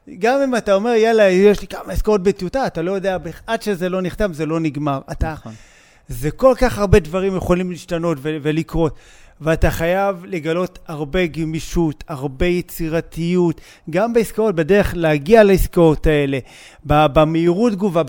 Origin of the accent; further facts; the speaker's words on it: Bat Yam, Tel Aviv District, Israel; אני בת ימי, אני גדלתי כל החיים, אמא שלי גרה בבת ים, אני מכיר את בת ים